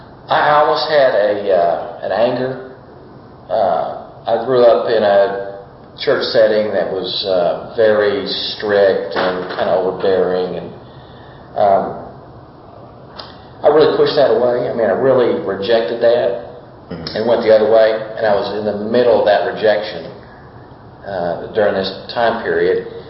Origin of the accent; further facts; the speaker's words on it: Fort Worth, Texas, United States; also born or lived in Louisiana; I was born here in Fort Worth. Moved to Louisiana when I was a kid, but came back. Went back out to Louisiana, came back, and stayed here in Fort Worth for since fifth grade, I guess, till college.